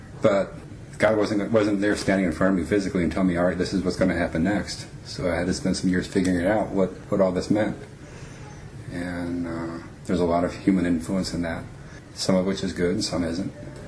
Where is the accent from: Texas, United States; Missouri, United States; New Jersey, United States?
Texas, United States; Conroe; Growing up in Conroe, where it's dominated by the Baptists, there's a definite connotation that if you're a Christian, you don't drink.